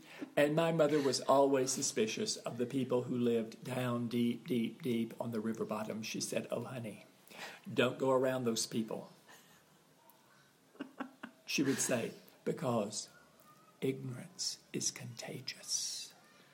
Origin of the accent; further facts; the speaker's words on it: Texas, United States; born there; now in New York, United States; I was born in Texas, but I am not a Texan. I'm a New Yorker